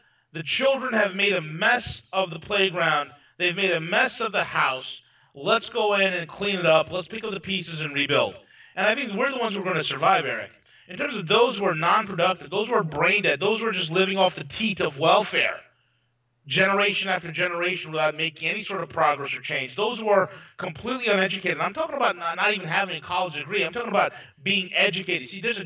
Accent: New York, United States; You know, being a New Yorker, I can honestly tell you

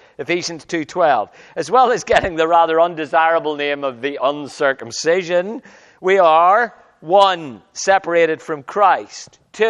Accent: Ireland; Now, let me give you five disadvantages of being Irish. We have suffered 500 years of pain at the hands of the English.

